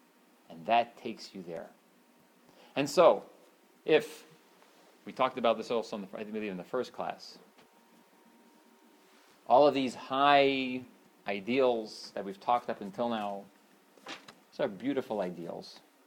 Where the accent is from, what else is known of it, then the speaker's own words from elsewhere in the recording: United States; Especially, I grew up in America.